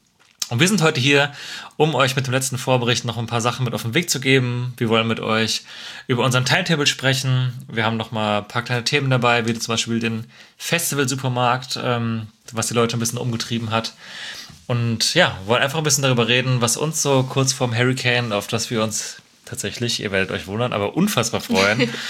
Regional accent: Cologne, North Rhine-Westphalia, Germany; Also wir kommen ja hier aus Köln.

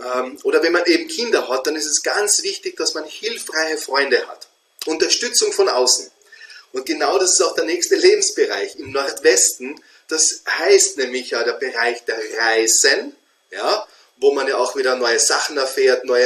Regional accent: Austria; mein Dialekt aus Österreich mit dem Englisch, das ist eine eigene Kombination.

